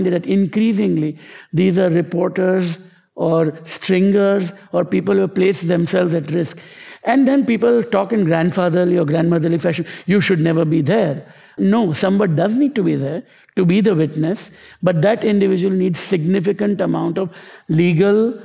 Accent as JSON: {"language": "English", "country": "India", "tie": "born there", "said": "I was born in India."}